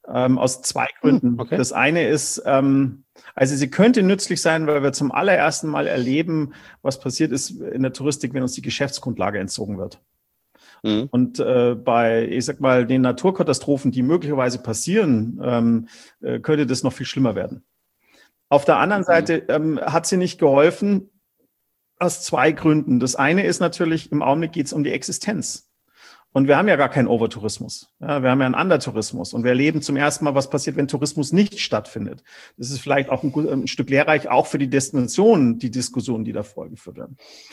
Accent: Germany; Als Deutscher natürlich Berlin.

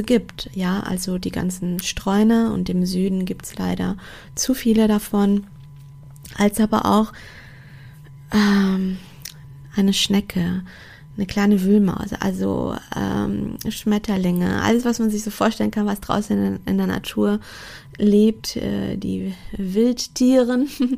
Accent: Portugal; ich komme aus einem kleinen Dorf in Portugal, also in Lissabon, Großstadt, wäre das vielleicht auch anders gewesen. Aber in dem Dorf, wo ich herkomme, kennt jeder jeden gefühlt.

